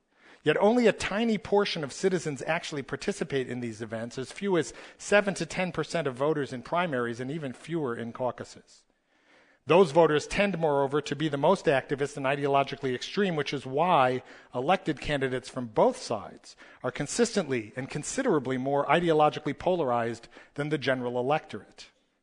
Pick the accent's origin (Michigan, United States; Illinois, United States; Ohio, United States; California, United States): Illinois, United States; Chicago; I'm from Chicago, and I might root for the Cubs.